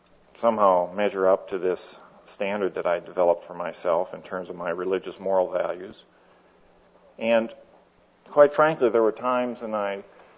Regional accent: Midwest, United States; I was raised in the Midwest, a little further east than most of you people are from, and I was raised in a very God-fearing and loving family.

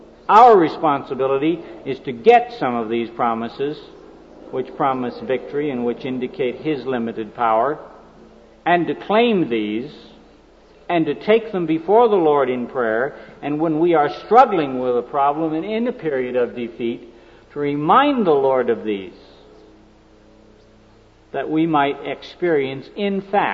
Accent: Seattle, Washington, United States; I was raised in Seattle. We lived in the country.

